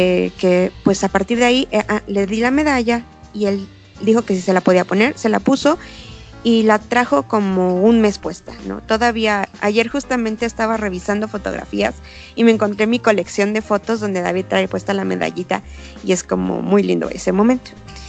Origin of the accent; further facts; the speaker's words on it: Mexico City, Mexico; vivo y soy de la Ciudad de México.